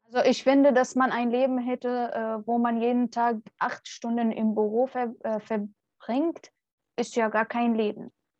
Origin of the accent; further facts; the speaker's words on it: Syria; German is a second language; now in Germany; Ich meinte, nee, ich bin Syrerin